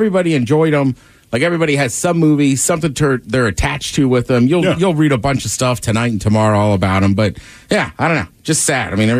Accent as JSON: {"language": "English", "town": "Washington", "region": "District of Columbia", "country": "United States", "tie": "born or raised there", "said": "I know growing up in Washington, as a fan of the Commanders, there was this famous running back named John Riggins."}